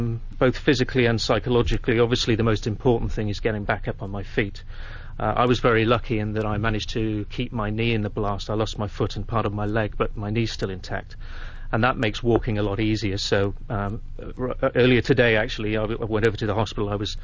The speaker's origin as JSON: {"language": "English", "town": "Cardiff", "region": "Wales", "country": "United Kingdom", "tie": "born or raised there", "said": "I'm back with my parents in my hometown of Cardiff."}